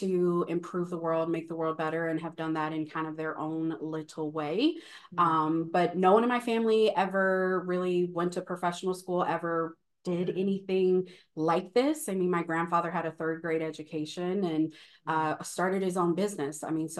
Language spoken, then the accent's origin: English; Omaha, Nebraska, United States; now in South Dakota, United States; I'm a proud first generation attorney, born and raised in Omaha, Nebraska, and then transplant to South Dakota, a proud South Dakota young lawyer.